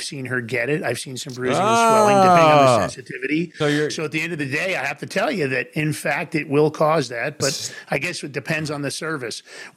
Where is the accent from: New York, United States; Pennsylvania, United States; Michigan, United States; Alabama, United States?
New York, United States; Because I grew up in New York, obviously.